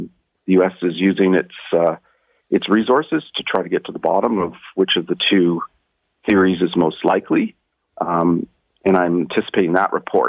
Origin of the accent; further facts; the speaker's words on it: Canada; You know, as a Canadian of Asian descent myself, I have been subject firsthand to anti-Asian racism and discrimination.